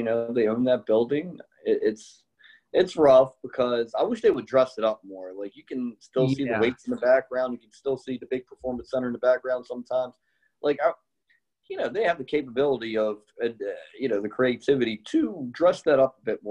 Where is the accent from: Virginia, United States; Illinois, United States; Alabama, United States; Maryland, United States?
Maryland, United States; Baltimore; Well, the Ravens, because like I said, I'm from Baltimore